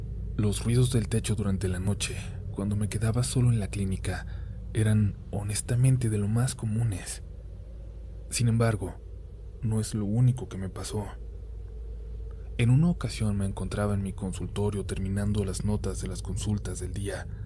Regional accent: Morelia, Michoacán, Mexico; y tengo 24 años. Soy de Morelia, Michoacán.

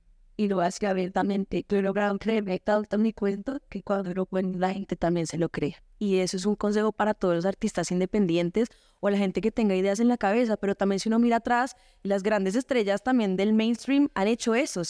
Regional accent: Bogotá, Colombia; Yo soy bogotana, de papá paisa, más paisa que una frijolada. O sea, mi papá vivía hace 30 años acá y saluda, entonces que mi amor, así. Y mi mamá es de Tunja, entonces tengo raíces boyacenses y paisas.

